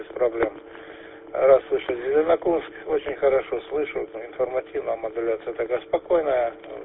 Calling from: Krasnodon, Luhansk Oblast, Ukraine; Вот сейчас я работаю из Краснодонского, Михалинка.

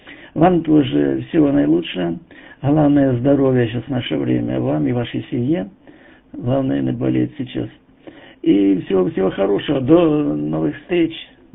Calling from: Shebekino, Belgorod Oblast, Russia; работаю я из Шебекино. Это южнее Белгорода, 35 километров.

